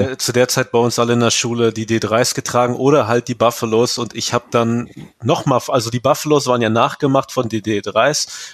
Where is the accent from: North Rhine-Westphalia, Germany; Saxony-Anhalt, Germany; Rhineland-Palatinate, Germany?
North Rhine-Westphalia, Germany; Ostwestfalen-Lippe ist ja meine Heimat